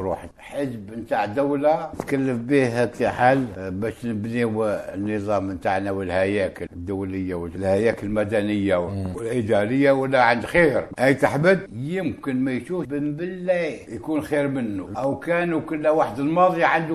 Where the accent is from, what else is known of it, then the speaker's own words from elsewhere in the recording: Algeria; كنا كجزائريين وشعباني وجاو مدام القضية العدو